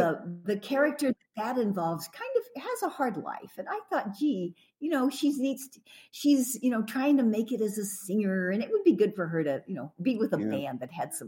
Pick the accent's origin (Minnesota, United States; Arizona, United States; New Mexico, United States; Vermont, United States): New Mexico, United States; Santa Fe; growing up in Santa Fe, which I did, you run into a lot of free spirits